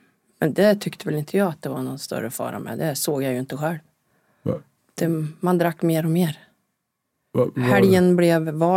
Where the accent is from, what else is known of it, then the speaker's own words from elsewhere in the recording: Karlstad, Värmland, Sweden; moved away as an adult; also born or lived in Östersund / Gäddede; Jag är född i Östersund och uppväxt i Karlstad.